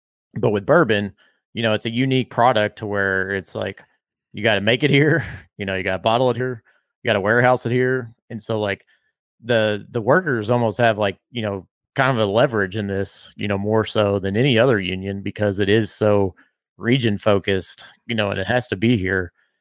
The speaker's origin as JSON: {"language": "English", "town": "Bardstown", "region": "Kentucky", "country": "United States", "said": "as you all know, I'm from Bardstown, so I have a lot of people that have been impacted."}